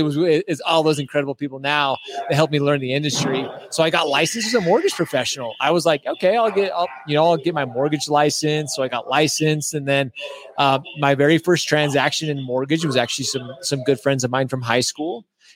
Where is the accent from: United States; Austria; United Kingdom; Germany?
United States; Utah; I grew up here in Utah. I grew up in the mountains of Utah. I live up in the Heber area.